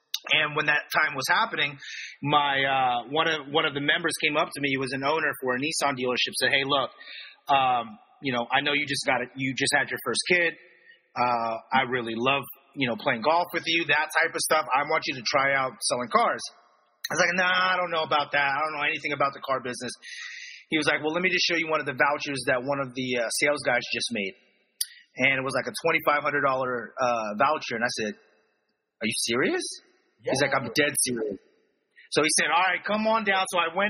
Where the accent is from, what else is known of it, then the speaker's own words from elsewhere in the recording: Philippines; It was a Filipino family, right? I'm Filipino.